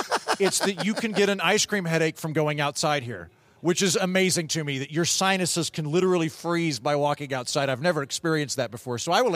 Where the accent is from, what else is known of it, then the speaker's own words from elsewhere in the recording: Oklahoma, United States; I'm from Oklahoma, as I've mentioned on the show before.